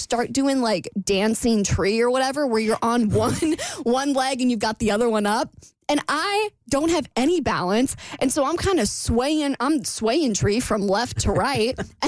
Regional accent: Florida, United States; I do saunas. I'm from Florida. I have been moist before out in the wild.

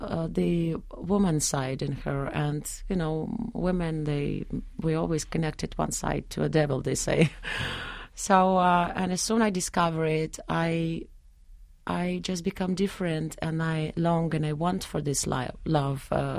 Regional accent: Moscow, Russia; English is a second language; No, I grew up in Moscow.

